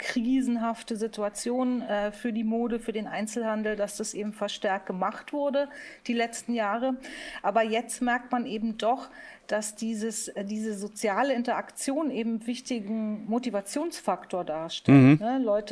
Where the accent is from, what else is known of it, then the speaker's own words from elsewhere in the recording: Munich, Bavaria, Germany; Ich bin ja in München geboren worden, ne? Und aufgewachsen.